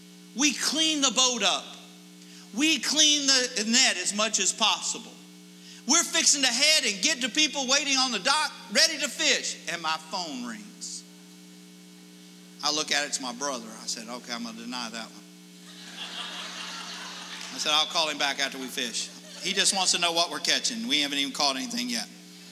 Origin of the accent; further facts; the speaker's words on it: Panama City Beach, Florida, United States; It's where I grew up in Northwest Florida. It's Panama City Beach.